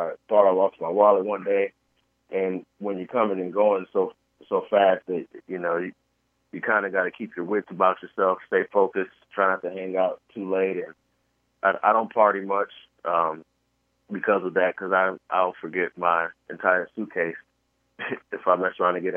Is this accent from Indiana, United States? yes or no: no; Detroit, Michigan, United States; now in North Carolina, United States; Well, I'm originally from Michigan, Sacramento, Michigan, okay. And grew up in the Detroit area. But I live in North Carolina.